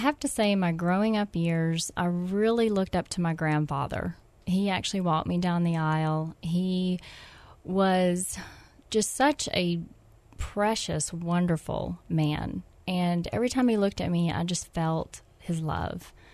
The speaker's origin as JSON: {"language": "English", "town": "Gulfport", "region": "Mississippi", "country": "United States", "tie": "born or raised there", "accent": "southern twang", "said": "I grew up in Gulfport, Mississippi, and it's interesting. I still have the southern twang."}